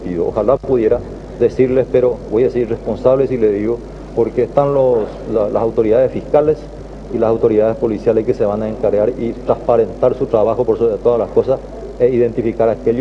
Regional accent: Paraguay; Siempre hemos salido adelante como paraguayos

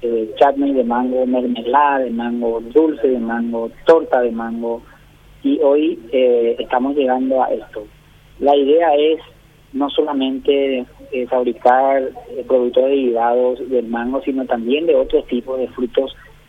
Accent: Paraguay; cómo somos los paraguayos en un porcentaje importante.

